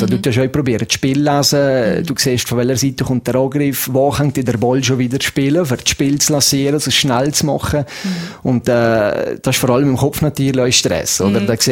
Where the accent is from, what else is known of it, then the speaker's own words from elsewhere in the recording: Valais, Switzerland; als Walliser